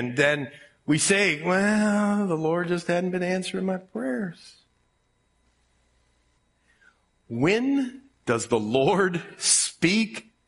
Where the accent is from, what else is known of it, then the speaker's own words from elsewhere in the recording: Ohio, United States; And I grew up in Ohio.